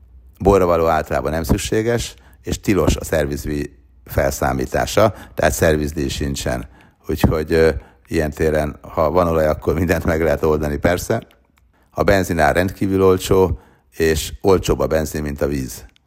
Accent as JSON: {"language": "Hungarian", "country": "Hungary", "said": "de Franciaországban például Marseille-ben szerintem ott volt a legjobb a hangulat, mint magyar, ezt úgy éltem meg."}